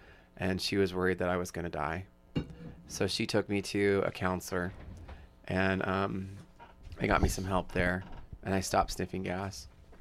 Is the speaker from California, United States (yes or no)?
no; Coeur d'Alene, Idaho, United States; Well, I come from Coeur d'Alene, Idaho. I am the youngest of two children.